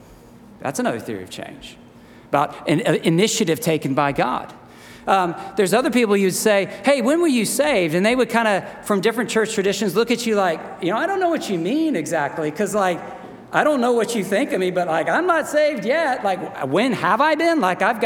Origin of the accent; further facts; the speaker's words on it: the South, United States; At least that was something I was asked when growing up in the South.